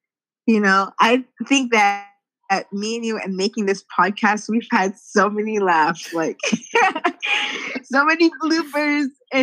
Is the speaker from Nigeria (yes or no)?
no; Massachusetts, United States; We're from Massachusetts, so, you know, went to college together.